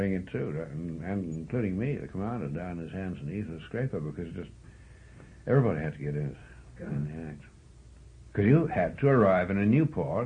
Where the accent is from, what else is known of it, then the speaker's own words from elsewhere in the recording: Canada; they put me into a billet which turned out to be too sensitive for a Canadian to hold. So I was moved.